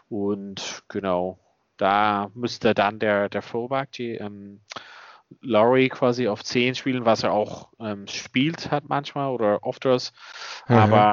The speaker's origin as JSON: {"language": "German", "town": "Toulouse", "region": "Occitania", "country": "France", "said": "ja, und Toulouse ist einfach grundsätzlich eine bessere Mannschaft. Das war, ja, das ist halt da, wo ich herkomme, grundsätzlich, ja."}